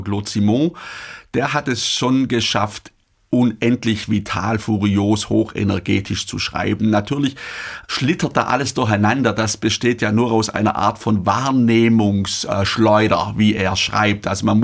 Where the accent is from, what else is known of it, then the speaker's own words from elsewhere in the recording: Ehingen, Baden-Württemberg, Germany; Ehingen, wo ich herkomme, das war der Amtshauptsitz von Vorderösterreich.